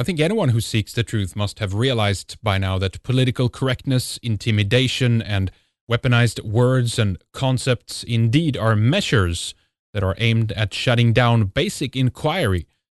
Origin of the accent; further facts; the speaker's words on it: Sweden; I'm from Sweden.